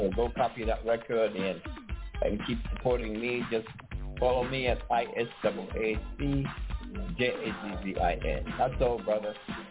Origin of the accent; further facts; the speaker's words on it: North Hollywood, California, United States; You know, I'm from Cali as well, and yeah. I represent also North Hollywood. Shout out to North Hollywood as well. 818, baby.